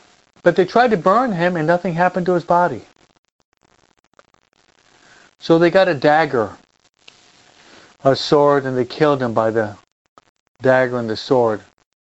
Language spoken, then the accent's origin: English; East Coast, United States